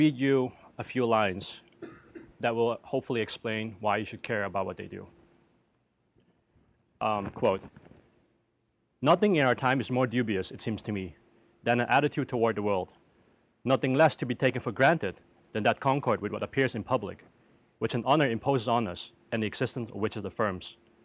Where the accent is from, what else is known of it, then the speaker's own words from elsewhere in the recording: Amsterdam, North Holland, Netherlands; now in United States; The other part of my background is I'm from Holland. I'm born and raised in Amsterdam. I got here to the United States in 2004